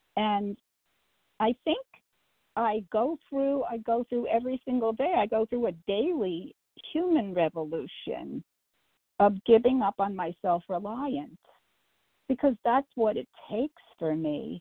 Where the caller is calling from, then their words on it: Cambridge, Massachusetts, United States; I'm calling from Cambridge, Massachusetts, Eastern Time